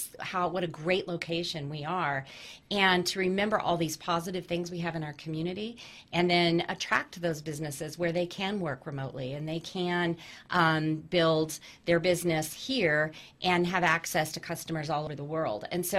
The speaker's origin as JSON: {"language": "English", "town": "Durango", "region": "Colorado", "country": "United States", "tie": "born or raised there", "lives_now": "Farmington, United States", "said": "I was raised in Durango, have a lot of friends in Durango, but Durango is expensive."}